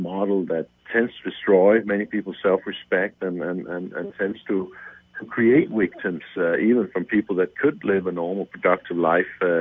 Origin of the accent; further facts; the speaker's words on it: Denmark; Scandinavian social welfare states, where I come from Denmark